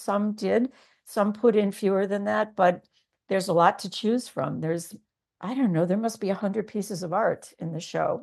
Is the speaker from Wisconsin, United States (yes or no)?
yes; Wisconsin, United States; We talk about his growing up in India. We talk about my growing up in Wisconsin.